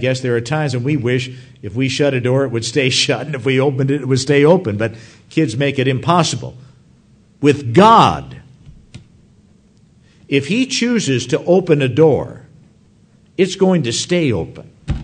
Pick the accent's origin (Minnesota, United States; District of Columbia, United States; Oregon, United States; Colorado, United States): Minnesota, United States; See, I grew up in Minnesota, so the question was, were you born in a barn?